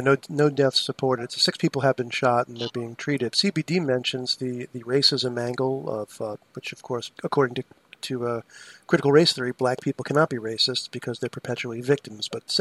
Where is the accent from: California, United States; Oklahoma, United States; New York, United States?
New York, United States; Brooklyn; my hometown of Brooklyn, New York